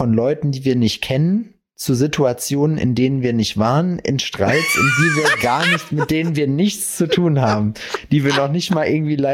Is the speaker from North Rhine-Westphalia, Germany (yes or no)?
yes; North Rhine-Westphalia, Germany; Ich war ja am Samstag in meiner Heimat, ne? So, nicht ganz in meiner Heimat, aber in der Nähe davon. Ich war in Hagen.